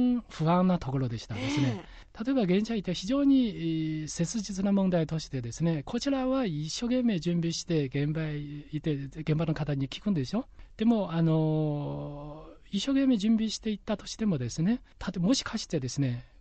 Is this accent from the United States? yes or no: no; China; Japanese is a second language; 中国の農業、自分の母国の農業をやった方が言ってみればやりやすいところがある、